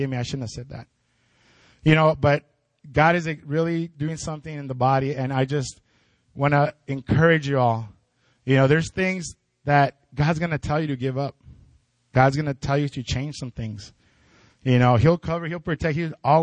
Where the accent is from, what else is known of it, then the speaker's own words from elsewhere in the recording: El Paso, Texas, United States; I remember I'm from El Paso and I couldn't drive to El Paso.